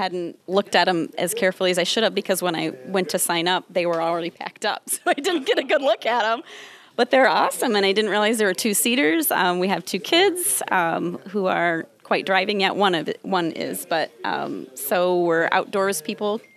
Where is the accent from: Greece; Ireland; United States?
United States; St. Joseph, Missouri; From St. Joseph.